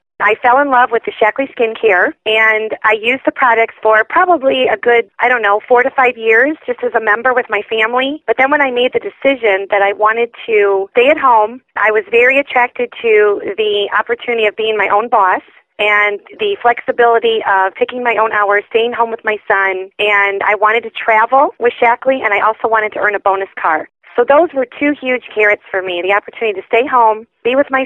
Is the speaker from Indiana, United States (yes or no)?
yes; Wheatfield, Indiana, United States; We live in a farming community, so I've been born and raised in Wheatfield, Indiana.